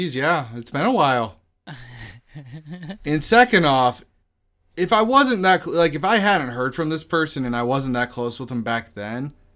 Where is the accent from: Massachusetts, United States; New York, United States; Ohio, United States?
Ohio, United States; So, seeing as we're all from Ohio, I find this kind of funny that one of the former governors of Ohio wrote an autobiography